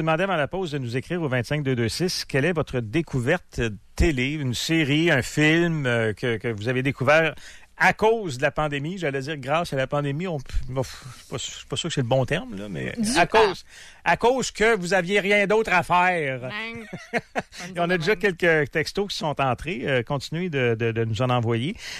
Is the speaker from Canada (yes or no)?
yes; Sainte-Foy, Quebec, Canada; où j'ai grandi à Sainte-Foy.